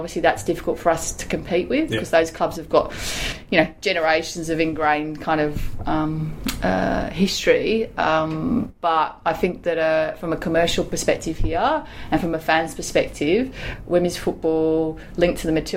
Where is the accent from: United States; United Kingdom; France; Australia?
United Kingdom; London; I come from the UK, I come from London, but my mum is from Manchester